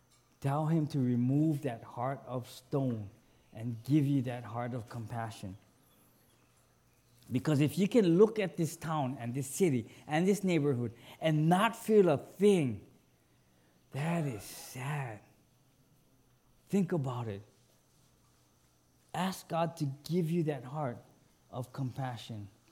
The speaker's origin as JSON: {"language": "English", "town": "Pearl City", "region": "Hawaii", "country": "United States", "tie": "born or raised there", "said": "You know, I grew up in Pearl City, and it was mango season."}